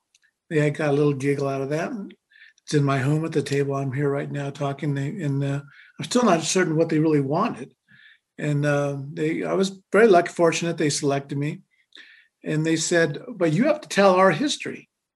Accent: Colorado, United States; And I grew up here in Colorado, but that was always something that's part of that I knew, and my parents specifically, my mother shared with me.

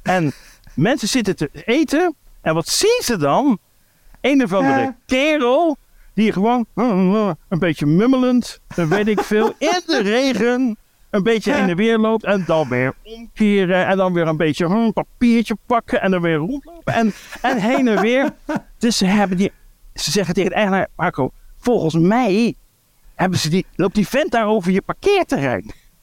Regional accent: Breda, North Brabant, Netherlands; ik ben 57, ik kom uit Breda

